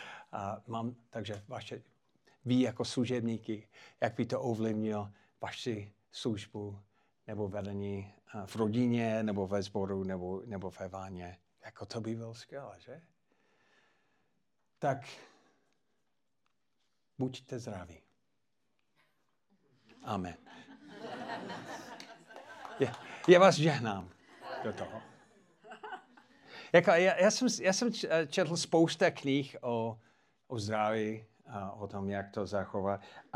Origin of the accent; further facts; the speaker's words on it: United States; accent: American; Czech is a second language; now in Czech Republic; já jsem taky Čech v poslední době. Já jsem dostal české občanství. I když stále mám americký přízvuk, já jsem jeden z vás.